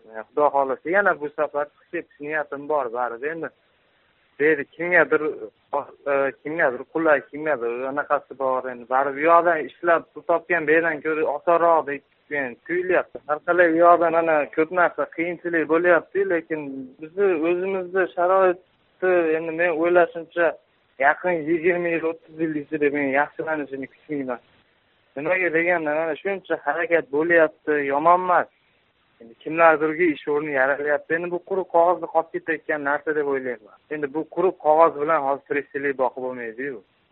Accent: Andijan, Andijan Region, Uzbekistan; Men Andijondanman.

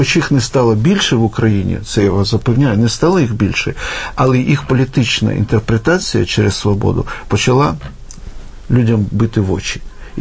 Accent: Western Ukraine, Ukraine; Я сам з Західної України

